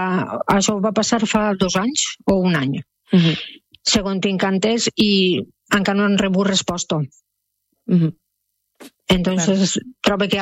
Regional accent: Pego, Valencian Community, Spain; xiques del meu poble, jo sóc de Pego

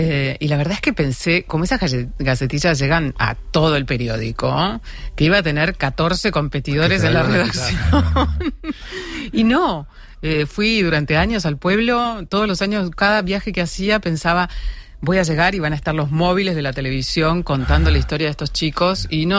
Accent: Junín, Buenos Aires Province, Argentina; yo soy de pueblo, de Junín, provincia de Buenos Aires

